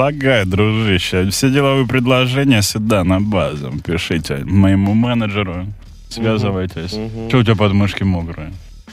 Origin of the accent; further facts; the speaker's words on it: Saint Petersburg, Russia; Я помню, вот я же это из Питера, у нас три праздника, и они почти подряд.